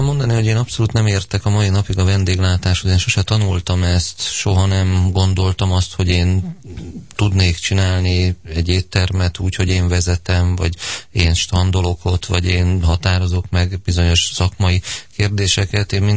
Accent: Gödöllő, Pest, Hungary; én gyerekkoromban Gödöllőn nőttem föl egy pár éven keresztül, ott laktunk a szüleimmel

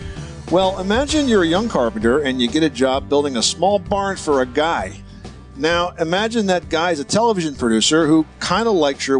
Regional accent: New Jersey, United States; You had Congressman Don Norcross from my home state of New Jersey stopping by.

